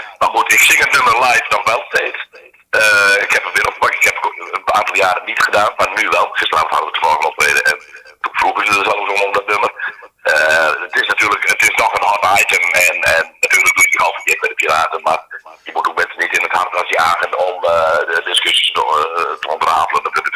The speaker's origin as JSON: {"language": "Dutch", "town": "Appelscha", "region": "Friesland", "country": "Netherlands", "tie": "born or raised there", "said": "Ik kom uit Appelscha, het kleine dorpje in Friesland, onder in Friesland. En ik ben geboren 2 kilometer verderop, onder Ravenswoud."}